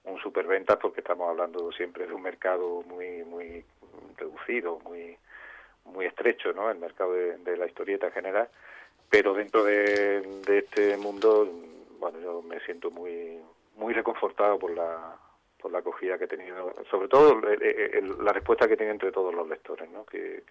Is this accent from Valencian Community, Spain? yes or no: no; Granada, Andalusia, Spain; como cualquier granadino, como cualquier aficionado a la literatura